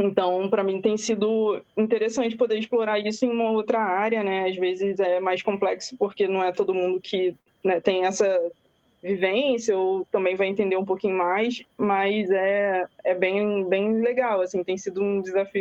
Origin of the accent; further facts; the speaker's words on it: Rio de Janeiro, Brazil; eu sou do Rio de Janeiro, então como que a gente faz para sobreviver aqui